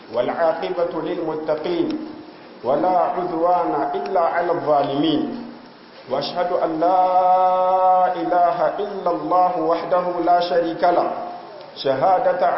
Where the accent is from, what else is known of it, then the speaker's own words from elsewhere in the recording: Niger; اللهم احفظ بلادنا النيجر واجعله آمنا مطمئنا